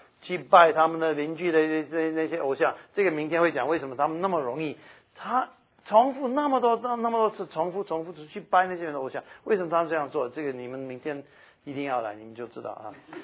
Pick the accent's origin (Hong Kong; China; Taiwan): Taiwan; accent: Taiwanese Mandarin; 这就是我的台湾国语